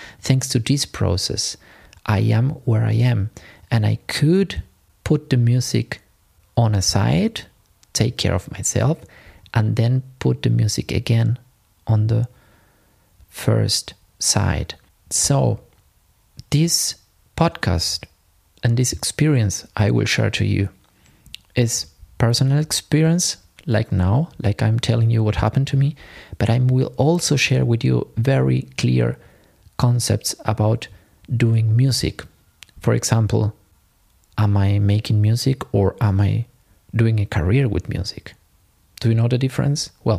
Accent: Argentina; moved away as an adult; now in Germany; Orchestra of Buenos Aires, I decided to quit everything and to start my studies in Germany. I left my hometown and I moved to Germany to start my master at the University of Music of Cologne, Hochschule für Musik und Tanz Köln.

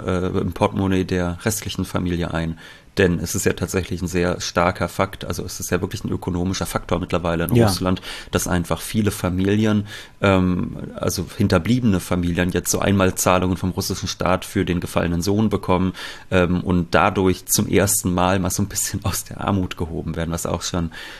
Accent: Germany; was habe ich davon als Deutscher? Ich habe davon, dass ich von Deutschen statt von Chinesen regiert werde.

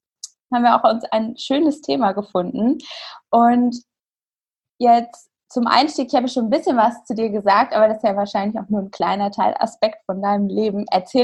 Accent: Hanover, Lower Saxony, Germany; ich komme aus Hannover. Ich kenne das Business.

